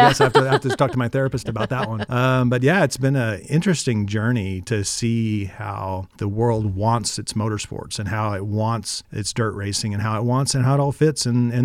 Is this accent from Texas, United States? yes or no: yes; Mexia, Texas, United States; a Texas boy growing up in Mahia, Texas